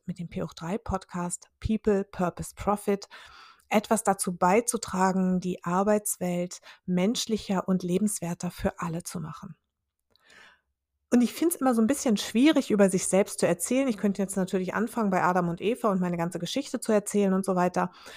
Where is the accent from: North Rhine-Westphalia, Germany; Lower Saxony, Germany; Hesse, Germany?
Lower Saxony, Germany; Hannover; now in Vienna, Austria; Ich komme ursprünglich aus Hannover, lebe jetzt in Wien